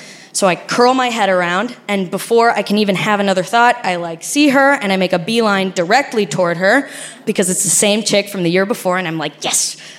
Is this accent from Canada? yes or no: no; Argentina; accent: Argentinian; Because like my accent sounds completely not Mexican. My accent is Argentinian because I'm Argentinian.